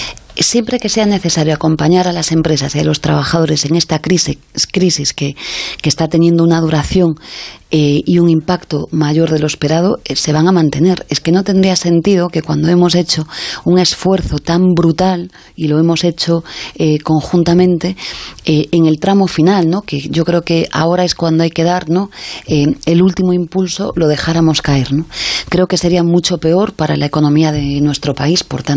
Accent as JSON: {"language": "Spanish", "region": "Galicia", "country": "Spain", "said": "soy gallega, España no es Madrid"}